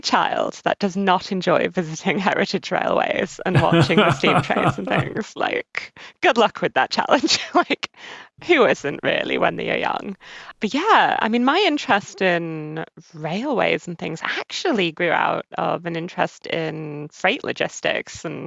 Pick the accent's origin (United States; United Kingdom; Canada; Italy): Canada; accent: English; So this isn't going to come across in my accent whatsoever, but I'm actually half Canadian. I was born and raised mostly in Canada, but with an English family.